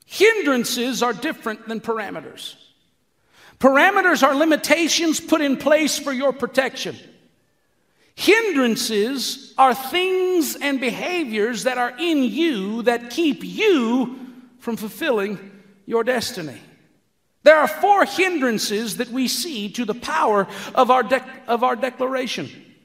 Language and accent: English; Texas, United States; I said, "Sir, I'm from Texas."